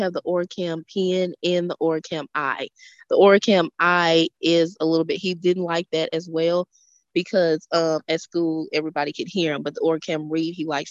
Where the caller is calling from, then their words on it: Tennessee, United States; I'm from Tennessee.